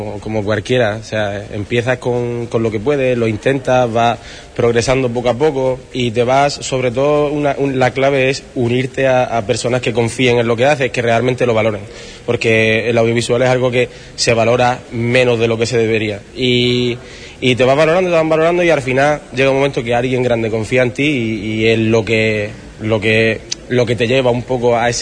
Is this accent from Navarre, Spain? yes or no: no; Valverde del Camino, Andalusia, Spain; La primera vez ya lo hicimos de cara al público en mi pueblo, en Valverde del Camino, y ahora va a ser la segunda vez que se proyecte, sí.